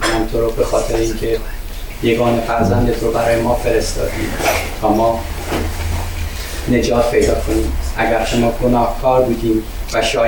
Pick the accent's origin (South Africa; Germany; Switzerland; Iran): Iran; German is a second language; moved away as an adult; now in Austria; Wir kommen aus dem Iran. Seit 4 Jahren sind wir in Österreich.